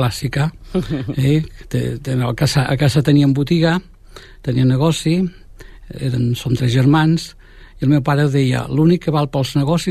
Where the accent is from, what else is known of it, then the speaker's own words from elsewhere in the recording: Badalona, Catalonia, Spain; passar primer d'una ciutat, d'un ambient urbà, jo soc de Badalona